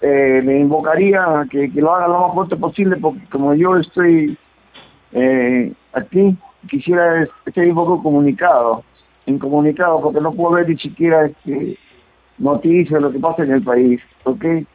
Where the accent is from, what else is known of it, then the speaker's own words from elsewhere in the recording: Puente Piedra, Lima, Peru; Yo soy de acá de Puente Piedra, señor. Yo vivo en Puente Piedra.